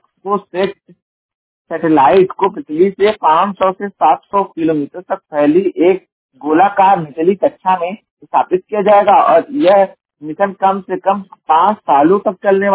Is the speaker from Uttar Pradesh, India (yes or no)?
yes; Uttar Pradesh, India; और मैं उत्तर प्रदेश के जौनपुर जिले का निवासी हूं